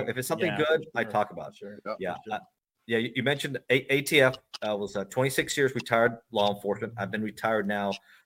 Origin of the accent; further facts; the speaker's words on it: Miami, Florida, United States; also born or lived in Los Angeles; And I was born in Los Angeles, raised in Miami, very Cuban, very bilingual, a lot of Spanish. And I knew Spanish. I knew the Latin American culture.